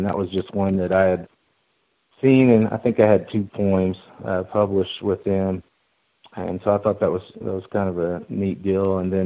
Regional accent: Texas, United States; also born or lived in Temple; I've lived all over Texas. I was born in Temple, which is kind of between Waco and Austin

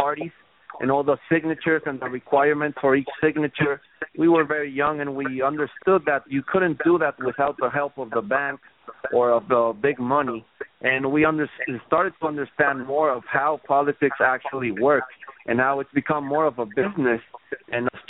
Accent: Guadalajara, Jalisco, Mexico; all of them who visited my hometown Guadalajara, and there we tried to spark we tried to light up the spark of different movements that were kind of going stale in Mexico

